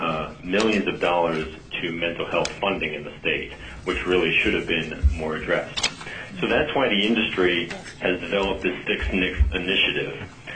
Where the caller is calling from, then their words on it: Connecticut, United States; And really, I'm calling from Connecticut.